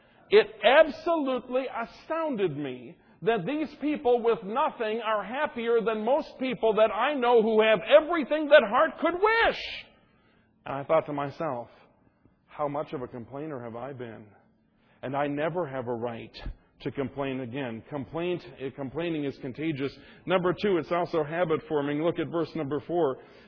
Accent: United States; But I guess I never realized how blessed I am to be an American.

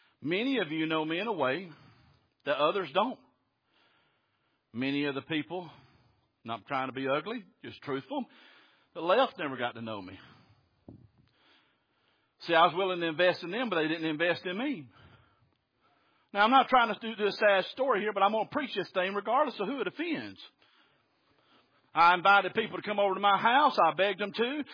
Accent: Alabama, United States; like these old Southerners I grew up around down in Alabama

